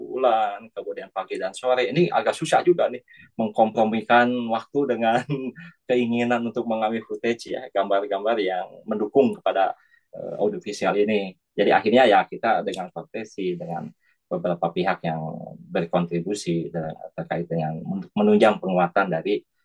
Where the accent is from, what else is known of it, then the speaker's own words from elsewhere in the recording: Bandung, West Java, Indonesia; Ini kan saya dari Bandung